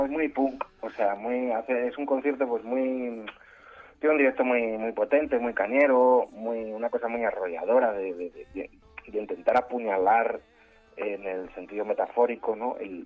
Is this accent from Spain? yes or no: yes; Madrid, Community of Madrid, Spain; Somos los madrileños. Los madrileños habitamos en Madrid como si fuésemos, como si viviésemos en una especie de estación orbital.